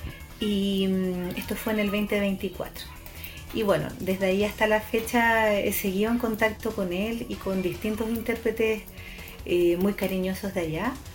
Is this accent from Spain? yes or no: no; Santiago, Santiago Metropolitan Region, Chile; y ahí yo conozco esto siendo santiaguina, ¿cierto?, porque esto está más relacionado a las zonas campesinas